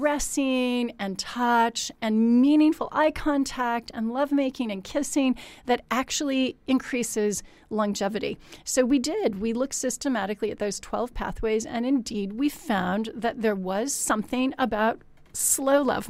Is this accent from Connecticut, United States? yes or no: no; California, United States; now in England; with the gray here in England, I'm from Southern California.